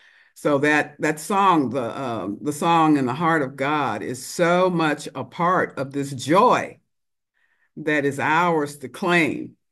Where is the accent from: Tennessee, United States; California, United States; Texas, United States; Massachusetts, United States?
Texas, United States; Houston; I was fortunate enough to get a job out at NASA at the age of 17, growing up in Houston, Texas, where everything was still segregated.